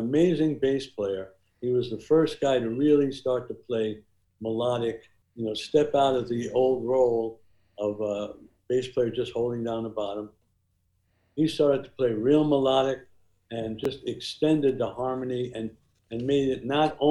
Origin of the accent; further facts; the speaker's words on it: Queens, New York, United States; I'm a kid from Queens. I had no idea what was going on with that.